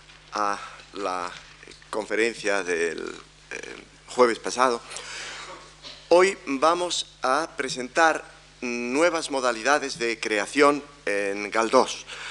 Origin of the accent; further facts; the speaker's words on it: Spain; los ingleses son gente más aficionada a escribir carta de lo que lo somos los españoles.